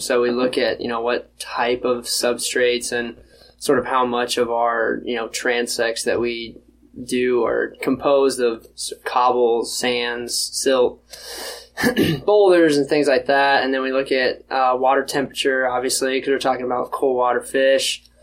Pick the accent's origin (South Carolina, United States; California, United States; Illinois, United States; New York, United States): South Carolina, United States; moved away as an adult; I grew up in South Carolina, lived there for, you know, my first 22 years, and I had never lived anywhere else for any extended period of time